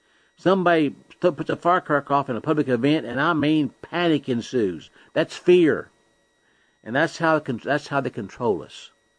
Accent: United States; Because I'm American, right? And I grew up saluting the flag and all these things that we just grew up doing.

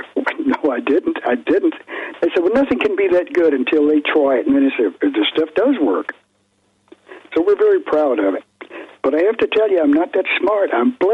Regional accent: West Monroe, Louisiana, United States; there was a nurse in West Monroe, Louisiana, which is my hometown

